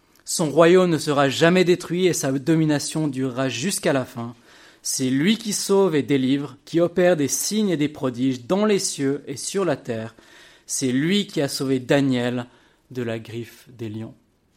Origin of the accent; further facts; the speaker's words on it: Switzerland; C'est en Suisse, ouais, c'est ça, je viens de Suisse